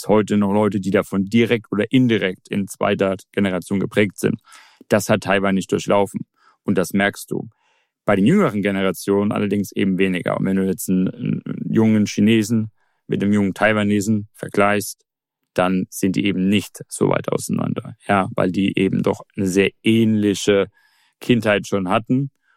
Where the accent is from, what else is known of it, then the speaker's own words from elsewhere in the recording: Shenzhen, Guangdong, China; ich komme jetzt aus Shenzhen und Shenzhen ist natürlich auch eine der modernsten Städte von China